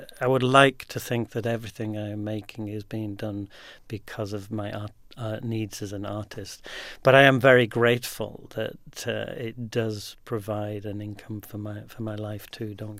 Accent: England, United Kingdom; now in Scotland; I'm not Scottish. I'm English, and I'm an artist, and living in a small Scottish village.

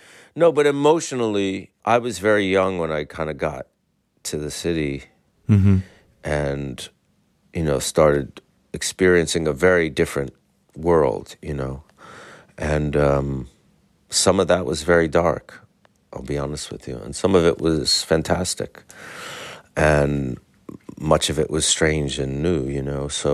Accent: New York City, New York, United States; As a New Yorker, because he was such an iconic one

